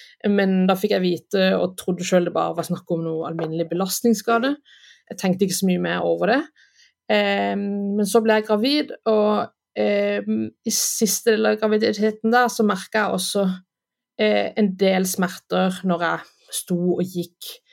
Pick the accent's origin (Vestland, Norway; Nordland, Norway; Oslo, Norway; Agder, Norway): Agder, Norway; Kristiansand; moved away as an adult; now in Denmark; Jo, jeg jo født og oppvokst I Kristiansand, og så flyttet jeg til Danmark I 2012.